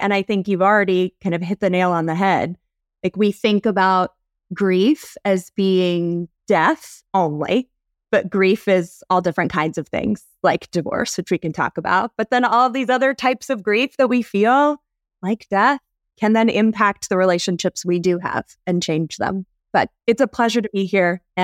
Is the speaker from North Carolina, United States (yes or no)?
yes; North Carolina, United States; I'm from North Carolina, born and raised.